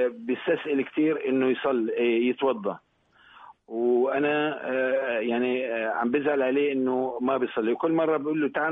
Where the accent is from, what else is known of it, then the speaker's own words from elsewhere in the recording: Syria; نحن من سوريا